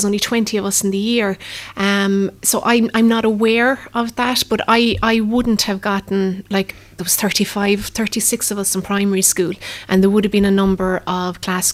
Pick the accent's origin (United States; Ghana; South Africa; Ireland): Ireland; Ardfert, Munster; I grew up in Arfort.